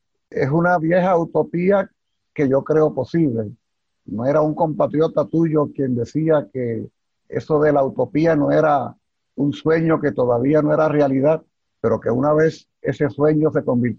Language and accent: Spanish; Puerto Rico; los puertorriqueños que somos independentistas